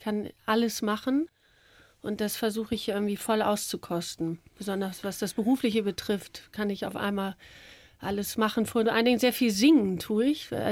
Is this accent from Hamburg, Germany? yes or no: yes; Hamburg, Germany; ich bin ja Hamburgerin, Norddeutsche, und das ist mir sehr nah, irgendwie, so diese Mentalität.